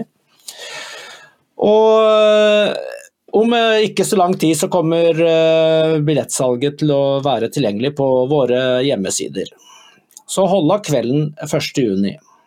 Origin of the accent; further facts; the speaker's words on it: Stavanger, Rogaland, Norway; i Stavanger, i min hjemby.